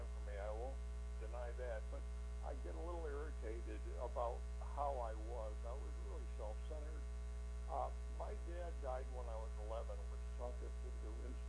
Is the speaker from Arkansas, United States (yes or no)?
no; Auburn, New York, United States; born there; I was born in Auburn, New York, September 23rd, 1948.